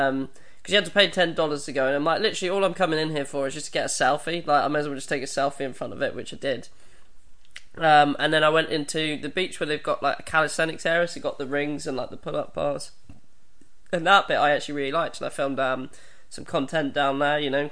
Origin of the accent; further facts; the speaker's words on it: England, United Kingdom; And I think they heard my accent and were like, we want to see some ID. And I'm like, I've got English ID.